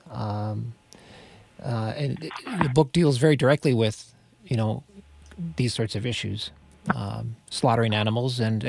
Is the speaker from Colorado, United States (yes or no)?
no; North Dakota, United States; So, Jim, I grew up in North Dakota, not on a farm, but I have many relatives who lived on a farm